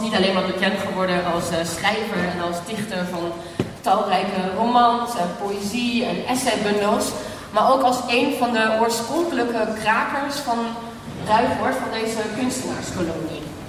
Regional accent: Germany; Dutch is a second language; moved away as an adult; now in Netherlands; En ik kom oorspronkelijk uit Duitsland. Maar ik ben hier naartoe gekomen om te studeren.

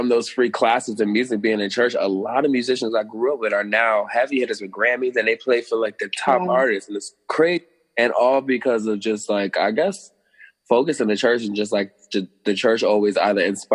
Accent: Brooklyn, New York, United States; born or raised there

